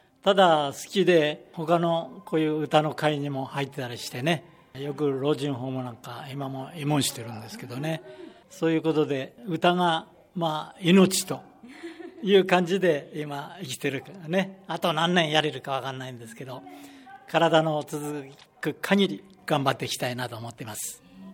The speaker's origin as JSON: {"language": "Japanese", "region": "Fukushima", "country": "Japan", "said": "うちの実家福島なんですけど、"}